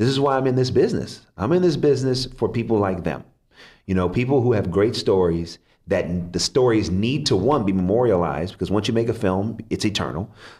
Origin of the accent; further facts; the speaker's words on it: Oakland, California, United States; I'm from Oakland, California